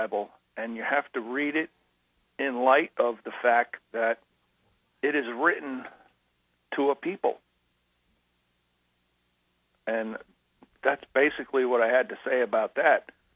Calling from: Pennsylvania, United States; Yes. Hello, Mr. Edwards. … from PA calling.

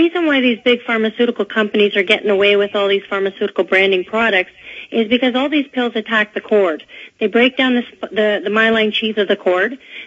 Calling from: Calgary, Alberta, Canada; Listen, I'm calling from Calgary, Alberta

